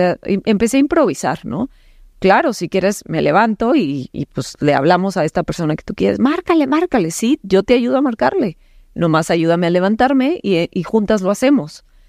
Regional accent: Cananea, Sonora, Mexico; born there; nací en Cananea, Sonora

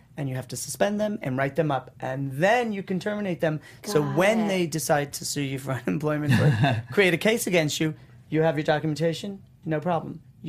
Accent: New York, United States; I'm from New York. I'm a little more direct.

